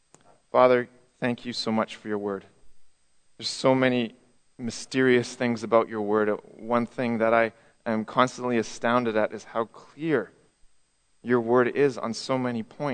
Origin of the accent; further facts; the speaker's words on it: Quesnel, British Columbia, Canada; I grew up in British Columbia, as some of you know, in a little town called Quesnel. It's about 10,000 people. And it's in a plateau area of BC.